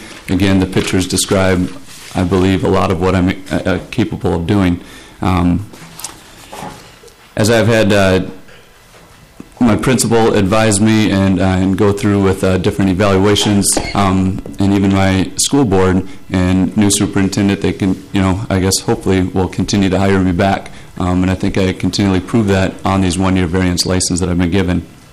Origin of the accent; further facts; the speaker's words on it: Pillager, Minnesota, United States; Again, I'm from Pillager, Minnesota, an art teacher.